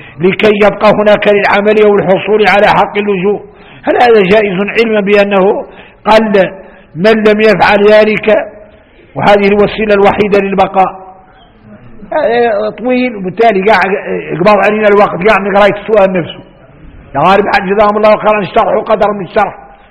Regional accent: Mauritania; احنا موريتاني

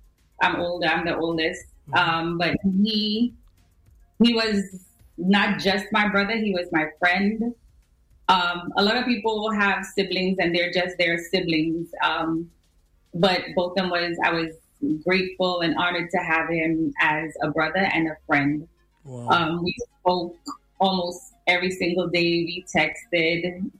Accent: Castries, St. Lucia; moved away as an adult; now in United States; I was born in St. Lucia, in Castries, St. Lucia. I went to Ave Maria. I went to Castries Comprehensive. Graduated in 99

